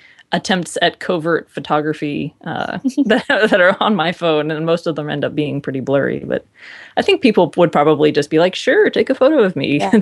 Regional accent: Virginia, United States; So I grew up in Northern Virginia, like 90% of William and Mary's

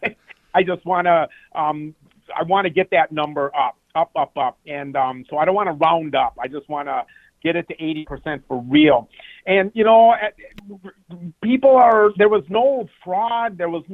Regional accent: Minnesota, United States; I just take pride in being a Minnesotan and living in a state that we want people to vote.

